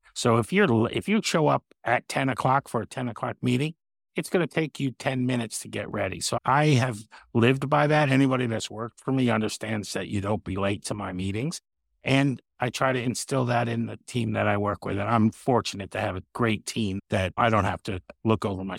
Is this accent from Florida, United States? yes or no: no; Tillson, New York, United States; I grew up upstate New York, a little town called Tilson near Kingston in Ulster County. Was born there in 1964, so I will be 60 next week.